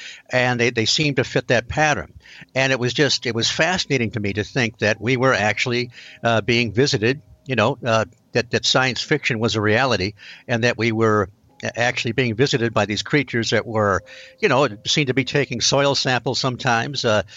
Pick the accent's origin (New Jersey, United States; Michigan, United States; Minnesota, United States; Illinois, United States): Michigan, United States; It was mid 60s, and I grew up in Michigan.